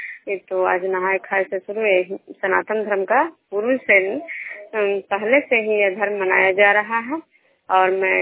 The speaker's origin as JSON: {"language": "Hindi", "town": "Bishnupur", "region": "Bihar", "country": "India", "said": "बिष्णुपुर ग्राम से खजुरा पंचायत नालंदा जिला नगर नौसा प्रखंड के निवासी हूँ।"}